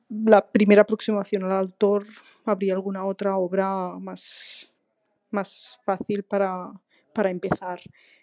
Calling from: Barcelona, Catalonia, Spain; de Barcelona.

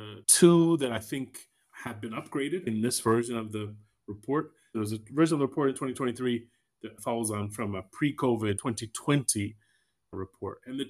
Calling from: Kenya; I'm calling from Kenya, though I'm based in Ethiopia

